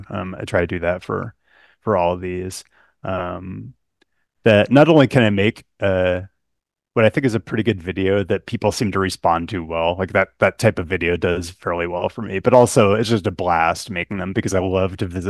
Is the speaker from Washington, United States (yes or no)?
yes; Seattle, Washington, United States; and I'm from Seattle, so I went to Seattle